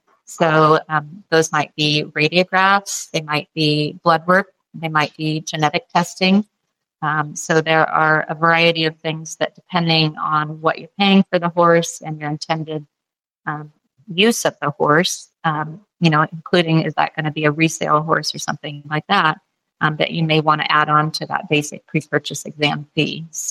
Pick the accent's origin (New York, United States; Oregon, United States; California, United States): Oregon, United States; Canby; I grew up in Western Oregon in the Canby area, and my mom enabled me by getting me my first pony when I was 2 years old.